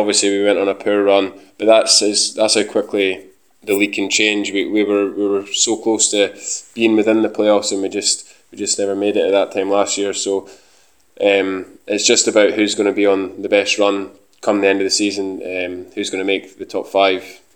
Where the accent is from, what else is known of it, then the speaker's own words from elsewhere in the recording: Kirkcaldy, Scotland, United Kingdom; I'm from Kirkcaldy, which is where Raith Rovers are from